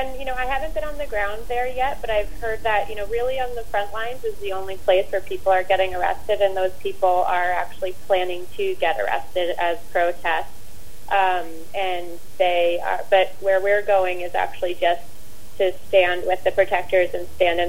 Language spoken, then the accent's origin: English; New York City, New York, United States; now in Old Chatham, United States; I'm actually from New York City, but I live in Old Chatham.